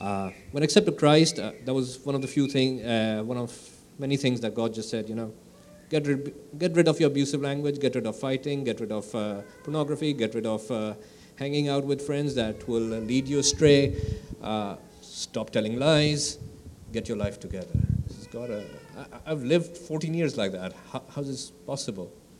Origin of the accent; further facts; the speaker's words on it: Pakistan; moved away as an adult; now in United States; We come from Pakistan. I've lived in Pakistan all my life, except for the last 1 year, when I arrived in US in March. Maria and I both grew up in Pakistan. Pakistan is a Muslim country with only 1% Christians. I come from a Christian family